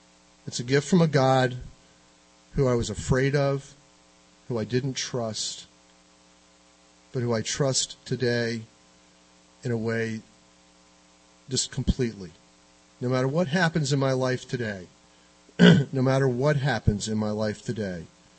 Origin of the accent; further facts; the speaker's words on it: East Coast, United States; the poor boxes in the churches in my hometown on the East Coast